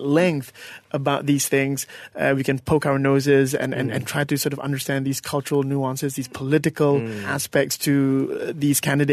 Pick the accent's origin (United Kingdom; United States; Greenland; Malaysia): Malaysia; we're both not American. Yeah. We're both Malaysian.